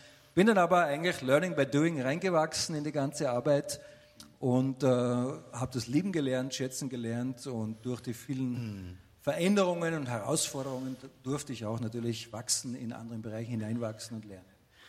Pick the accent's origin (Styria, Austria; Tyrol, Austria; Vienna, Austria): Styria, Austria; Schladming; Jahrgang 75, ganz wichtig. Und bin auch dort in Schladming geboren, wo die Arbeit auch ist, der Tauernhof. Also ich bin Eingeborener sozusagen dort